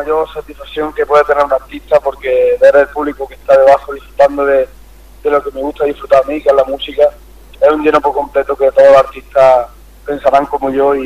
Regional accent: Andújar, Andalusia, Spain; Y allí en Andújar, mi pueblo, también.

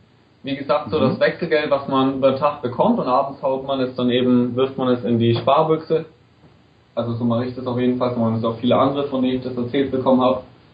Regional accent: Bayreuth, Bavaria, Germany; ich bin aus Bayreuth. Habe hier im März mein BWL-Studium fertig gemacht, hatte die 3-4 Jahre davor eine ganz geile Studiumszeit im beschaulichen Bayreuth

